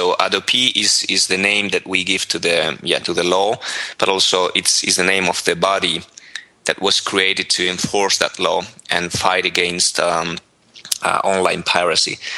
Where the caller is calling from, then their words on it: Spain; since I'm talking from Spain, where I live